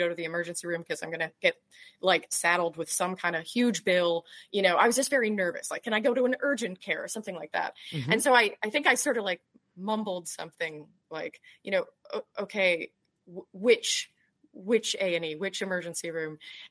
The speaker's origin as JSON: {"language": "English", "country": "United States", "said": "And I remember hearing that, and just as an American, like my impulse, everything in me was just like, wait, like, sorry."}